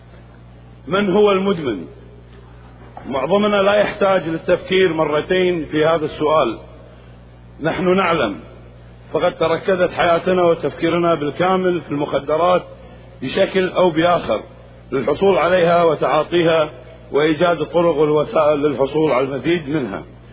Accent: Kuwait; I am from Kuwait.

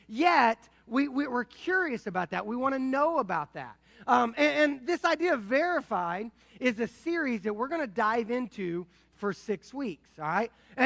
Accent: Indianapolis, Indiana, United States; And then the Colts moved to our town. I grew up in Indianapolis, so I've always been a huge Colts fan

